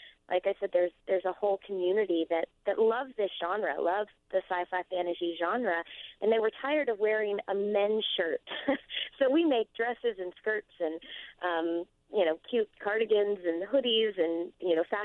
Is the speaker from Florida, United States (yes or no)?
yes; Orlando, Florida, United States; growing up in Orlando, Florida, and having a parent that worked at Disney World, it was just a part of my childhood.